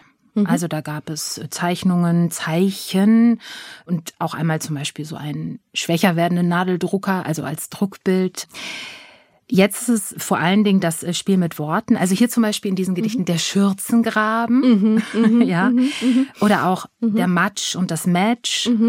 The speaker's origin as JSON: {"language": "German", "country": "Germany", "said": "Tatsächlich, ich komme aus dem Westen"}